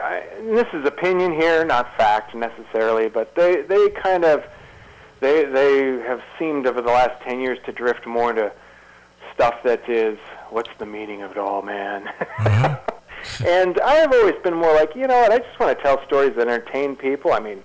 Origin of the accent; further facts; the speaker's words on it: Ohio, United States; but I was raised in Southeast Ohio and went